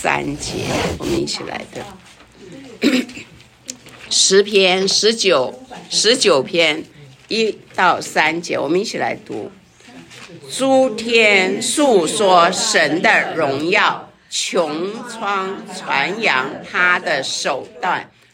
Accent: China; moved away as an adult; now in United States; 那特别我们从中国飘到美国来，我们像我很年轻就过来，20几岁就过来，那个时候觉得说啊，我的老家在中国啊

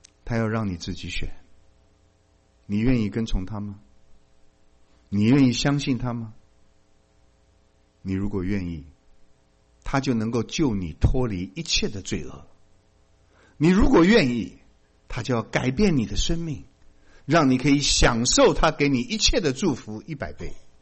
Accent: China; 咱们中国人有个好处，最识相。我们中国人呢是宁可信其有不可信其无啊。

